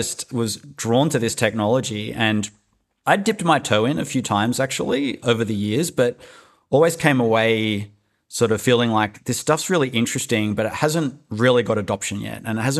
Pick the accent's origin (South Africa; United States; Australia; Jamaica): Australia; accent: Australian; I'm Australian, by the way, hence if anyone was wondering about the accent.